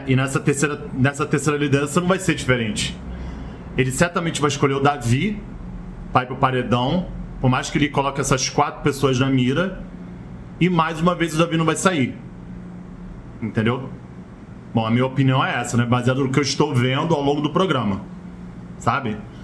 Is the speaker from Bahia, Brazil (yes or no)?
no; Rio de Janeiro, Brazil; sou aqui do Rio de Janeiro.